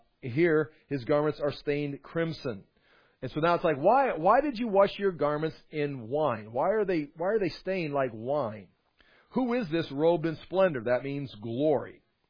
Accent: United States; well, I'm an American, I'm a patriot.

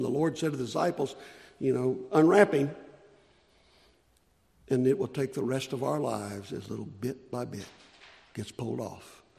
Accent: United States; Now, I'm not ashamed as an American, and I understand if he's been pleased to let me have it. But we Americans have no right to complain, none of us.

